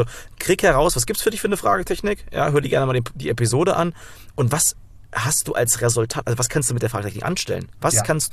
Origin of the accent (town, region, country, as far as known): Thuringia, Germany